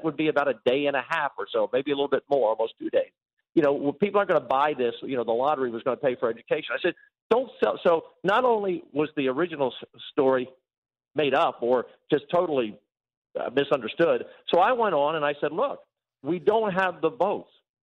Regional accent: Baltimore, Maryland, United States; I grew up in Baltimore from a blue-collar family.

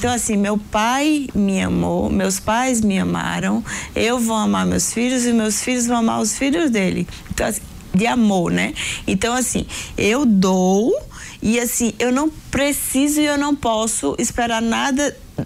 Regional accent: Northeast Region, Brazil; nós somos do Nordeste

